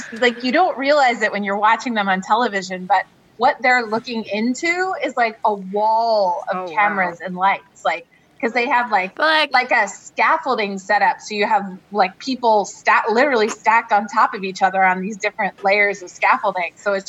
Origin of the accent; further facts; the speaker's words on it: Washington, D.C. area, United States; So I grew up outside Washington, D.C.